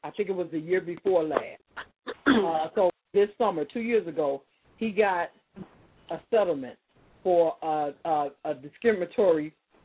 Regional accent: the South, United States; born there; I was born in the South.

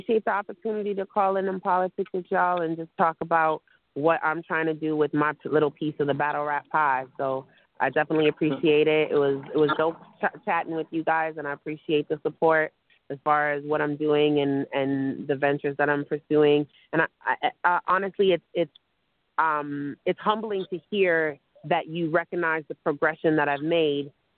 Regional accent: Toronto, Ontario, Canada; given the fact that I'm from Toronto

